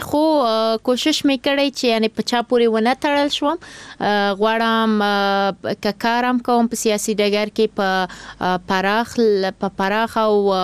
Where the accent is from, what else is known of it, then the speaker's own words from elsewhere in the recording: Kabul, Afghanistan; born there; زه په کابل کې زیږیدلی یم